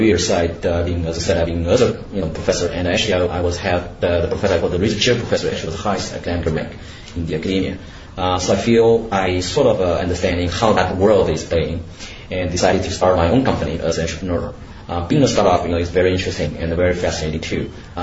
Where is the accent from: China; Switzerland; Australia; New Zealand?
China; moved away as an adult; also born or lived in Canada; now in Seattle, United States; I grew up in China.